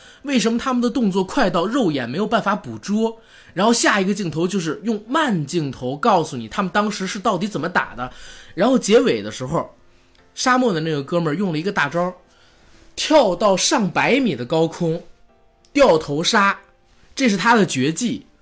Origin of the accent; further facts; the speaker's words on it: Beijing, China; 因为我小的时候是住在北京郊区的农村啊